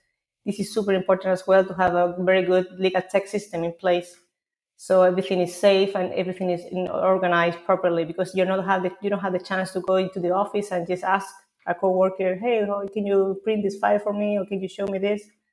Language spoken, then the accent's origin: English; Chile; now in Barcelona, Spain; from Chile, which is my home country